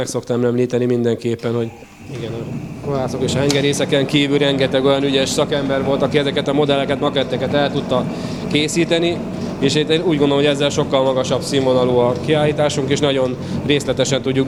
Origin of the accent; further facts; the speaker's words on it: Ózd, Borsod-Abaúj-Zemplén, Hungary; Én teljes mértékben Ózdi vagyok, én is, mint Laci bácsi. Ózdon születtem, hát én is, amely tanulmányomat töltöttem máshol.